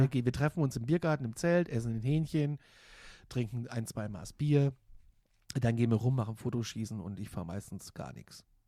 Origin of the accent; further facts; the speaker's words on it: Gudensberg, Hesse, Germany; Also das Ding ist, Gudensberg bei Kassel, da wo ich herkomme